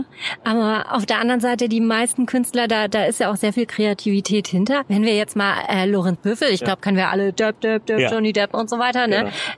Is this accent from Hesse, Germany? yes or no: no; Buxtehude, Lower Saxony, Germany; Ich habe auch immer gesagt, ich komme aus Hamburg, dabei komme ich aus dieser dämlichen Stadt, weil schöne Stadt, Buxtehude